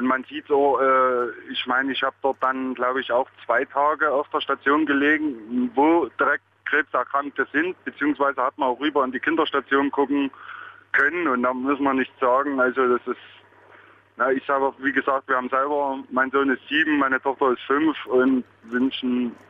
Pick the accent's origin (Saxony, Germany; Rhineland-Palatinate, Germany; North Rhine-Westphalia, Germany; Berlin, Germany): Saxony, Germany; Chemnitz; man verdient das bei uns im Osten überhaupt nicht mehr richtig. Wie gesagt, ich komme aus dem Chemnitzer Raum.